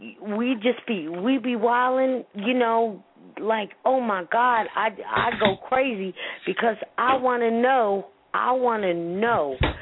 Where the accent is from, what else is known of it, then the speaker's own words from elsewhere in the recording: Newark, New Jersey, United States; I'm a white girl. From Newark. A blood.